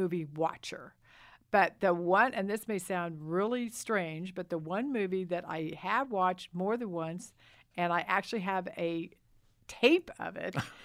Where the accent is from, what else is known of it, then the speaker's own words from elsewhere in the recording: Indianapolis, Indiana, United States; I grew up in Indianapolis.